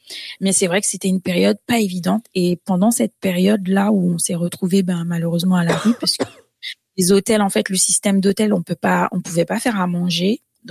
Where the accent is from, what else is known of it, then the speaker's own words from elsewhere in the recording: Guadeloupe; born there; moi, je suis née en Guadeloupe hein, et donc j'ai grandi dans une famille vraiment chrétienne.